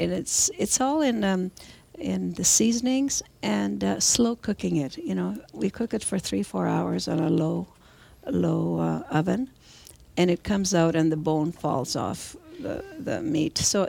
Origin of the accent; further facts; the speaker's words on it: Nafpaktos, Western Greece, Greece; English is a second language; now in Canada; Very small town the size of Sydney. It's called Nafpaktos. It's on the water on the west coast. And it's a sort of a fisherman's village. But it grew, and it was wonderful growing up there. And then we immigrated to Thunder Bay first, my family, my parents and I. And then we moved to Kenora in 1967